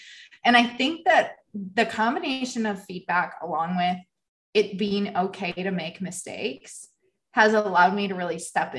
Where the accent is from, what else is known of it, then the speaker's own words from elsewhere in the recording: Midwest, United States; I grew up in the Midwest. It was very routine.